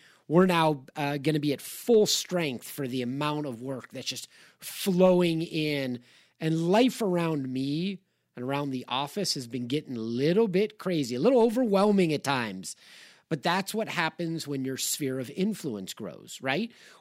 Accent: Los Angeles, California, United States; Houston, my hometown of Los Angeles, Indianapolis, and Sactown

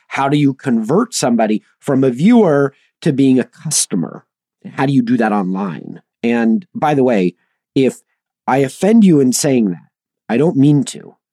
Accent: Los Angeles, California, United States; You know, I grew up in Los Angeles, had the influence of the greatest radio voices of all time

